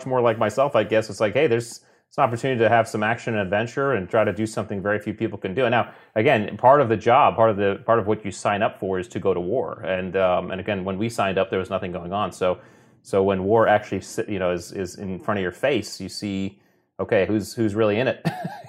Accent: Connecticut, United States; born or raised there

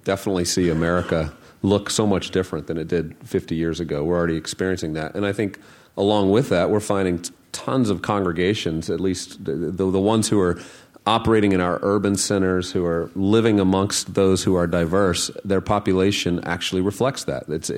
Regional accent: United States; I'm actually a follower of Jesus even before I'm an American.

